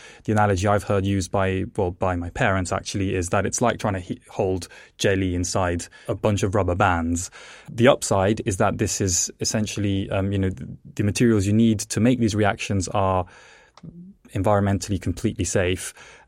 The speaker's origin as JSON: {"language": "English", "region": "England", "country": "United Kingdom", "tie": "born or raised there", "also_born_or_lived": "Italy", "said": "my name is Italian. I was born in Italy. The reason I, as a child, moved to England is because my parents were actually plasma physicists"}